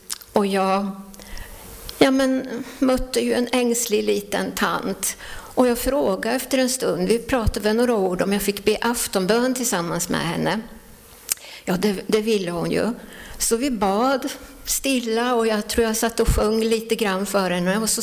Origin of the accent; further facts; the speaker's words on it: Linköping, Östergötland, Sweden; När jag var 18 år så hade jag mitt första jobb på sjukhuset hemma i Linköping